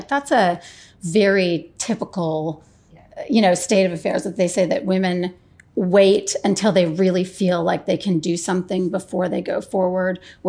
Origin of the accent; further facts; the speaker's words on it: Canada; now in United States; I live in the U.S. now. I'm Canadian, but I live in the U.S.